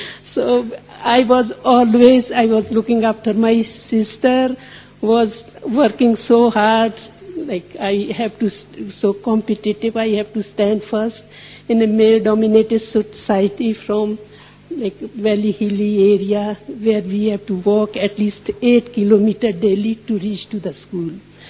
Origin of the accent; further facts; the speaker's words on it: Sydney, New South Wales, Australia; I am from Sydney.